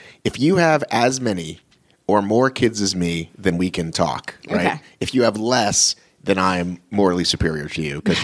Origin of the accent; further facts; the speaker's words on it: Marietta, Georgia, United States; So I grew up in Marietta.